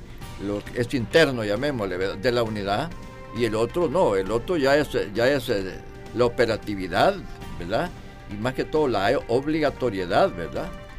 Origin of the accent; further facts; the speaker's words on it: El Salvador; esperaríamos nosotros, y como salvadoreños, que también la universidad se proyecte.